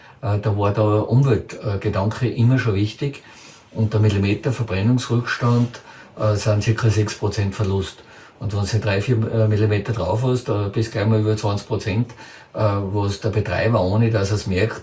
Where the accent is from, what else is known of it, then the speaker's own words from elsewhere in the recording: Irdning, Styria, Austria; bin aus Irtning